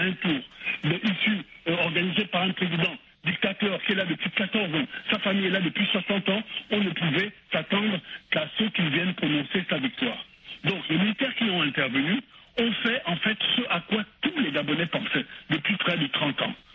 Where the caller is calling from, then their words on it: Montreal, Quebec, Canada; je suis à Montréal, au Canada.